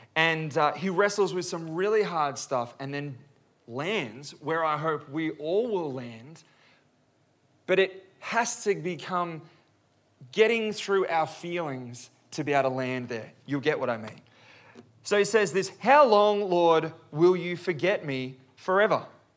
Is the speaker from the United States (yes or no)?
no; Warrnambool, Victoria, Australia; I grew up in Warrnambool local, born and bred, and surfed these spots all of my life.